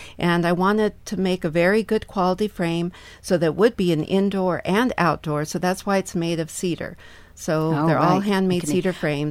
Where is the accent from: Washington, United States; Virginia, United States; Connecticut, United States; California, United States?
Washington, United States; Raymond; Well, I grew up in Raymond, which is 30 miles south.